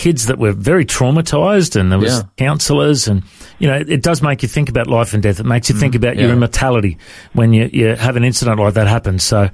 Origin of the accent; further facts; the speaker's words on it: Coffs Harbour, New South Wales, Australia; then Mum and Dad moved to Coffs Harbour when I was a young fella, and I eventually found them and moved in with them. And then growing up in Coffs Harbour, I just loved the beach.